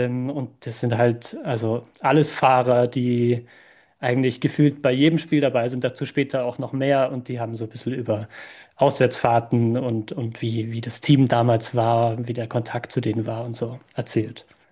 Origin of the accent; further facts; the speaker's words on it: Germany; now in Vienna, Austria; Also ich bin 2000er Jahrgang, das heißt, ich war noch nicht auf der Welt. Ich bin Deutscher, ich beschäftige mich mit Rapid erst seit ich in Wien lebe.